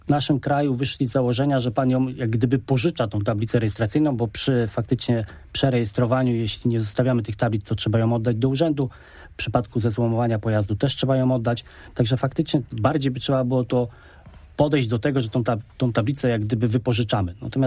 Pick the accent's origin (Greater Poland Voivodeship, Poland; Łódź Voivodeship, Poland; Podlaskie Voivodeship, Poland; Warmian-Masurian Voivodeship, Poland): Greater Poland Voivodeship, Poland; Poznań